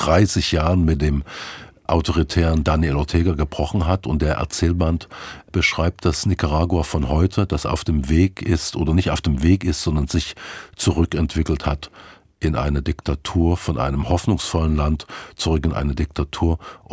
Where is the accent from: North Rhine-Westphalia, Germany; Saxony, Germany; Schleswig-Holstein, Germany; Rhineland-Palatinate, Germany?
Saxony, Germany; Burgstädt; born there; Burgstedt in Sachsen.